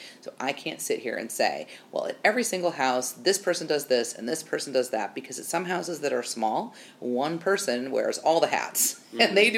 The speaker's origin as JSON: {"language": "English", "town": "Grand Rapids", "region": "Michigan", "country": "United States", "tie": "born or raised there", "said": "I grew up in Grand Rapids, Michigan, and I'm going home for Thanksgiving"}